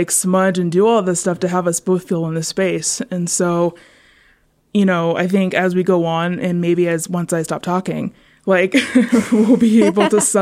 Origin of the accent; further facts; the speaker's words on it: Midwest, United States; And so with that Southern Ute kind of heritage, Southwest style, growing up in the Midwest, and then my father's family being from all over, so Africa, right?